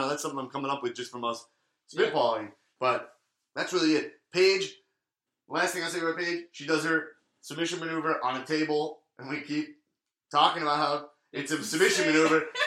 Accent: Staines, South East England, United Kingdom; I grew up in Staines, England.

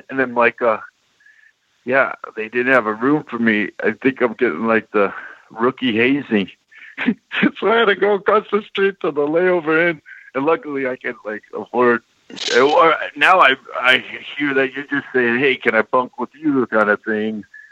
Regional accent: Los Angeles, California, United States; also born or lived in Virginia; I grew up in Los Angeles, born in Virginia.

